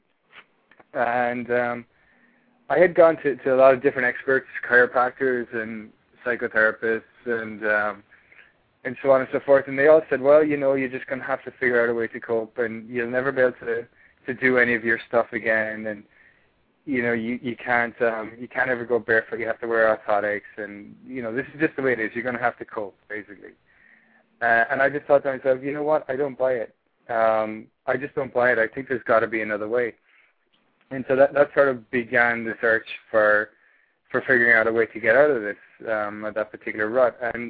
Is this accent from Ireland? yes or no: yes; Ireland; accent: Irish; moved away as an adult; now in United States; I'm from Ireland, yeah, if you can tell by the accent. I've been living here for 2.5 years now and been talking to a lot of Americans. So my accent has changed somewhat, but there's still a bit of Irish in there